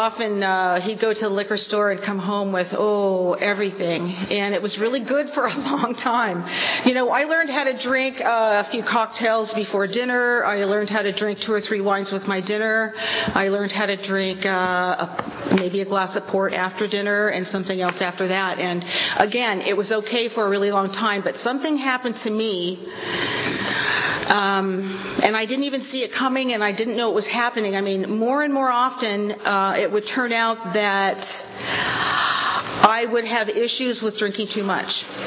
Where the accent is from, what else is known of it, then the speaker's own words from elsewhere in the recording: Venice Beach, California, United States; I grew up in Venice Beach, California, and I want to tell you this. When I was a little girl, there were only winos, and there were no women winos.